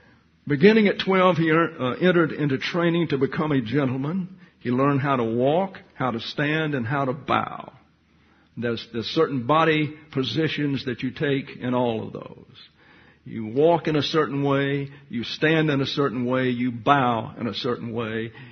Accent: the South, United States; because I am from the South

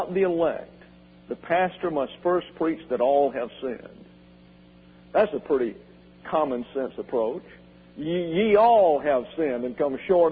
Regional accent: Alabama, United States; I mean, when I'm from South Alabama. It didn't matter whether you believed squat.

